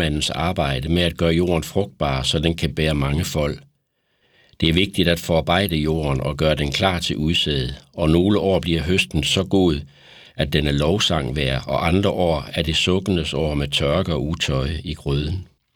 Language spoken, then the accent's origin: Danish; Them, Central Denmark Region, Denmark; jeg er fra Tem og er tidligere selvstændig erhvervsdrivende.